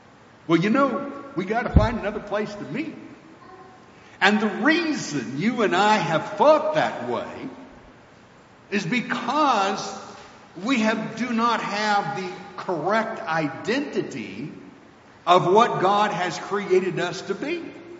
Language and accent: English; the South, United States; And I'm a Southerner and working with in a Southern culture, though I grew up working in a California culture